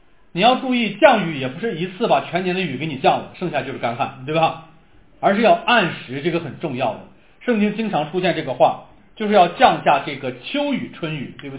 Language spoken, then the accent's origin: Chinese; China; 不过这个跟我们中国人拿你的四季去理解它可能有点相反。